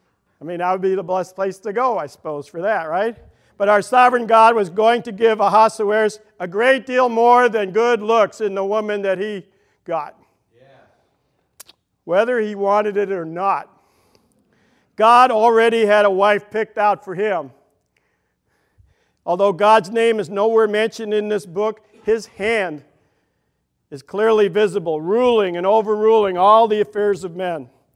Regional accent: Brooklyn, New York, United States; I'm from Brooklyn.

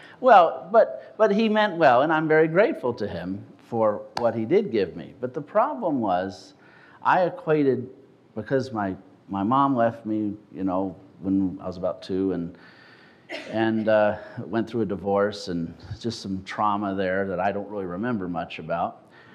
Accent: New Orleans, Louisiana, United States; New Orleans, Louisiana. I'm from Louisiana originally, and I come from a Jewish family, and also my family was musical, particularly my father.

